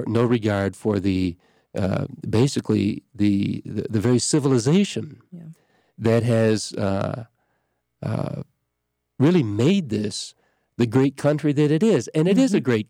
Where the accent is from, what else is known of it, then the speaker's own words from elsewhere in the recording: United States; would, in a sense, go out of its way to accommodate me as an American, you know, we're going to learn English, we're going to provide space for you to safeguard your culture